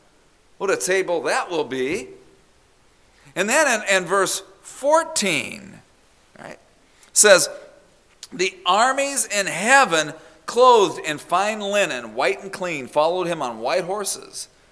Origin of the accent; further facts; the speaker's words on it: Southwest, United States; I grew up in the Southwest where citrus trees are just dominant. Citrus trees grow so well in the desert.